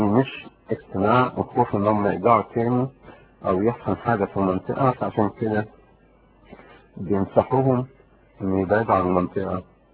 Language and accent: Arabic; Egypt; moved away; أنا طالع من مصر في حدود سنة 82 أو بين 82 83،